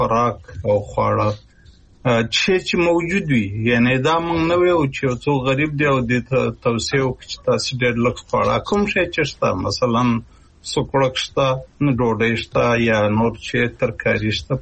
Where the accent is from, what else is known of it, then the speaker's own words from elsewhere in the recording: Kunar, Afghanistan; زمونږ په محیط کې چې زه په کنړ کې لوی شوم زه چې کوچنی وم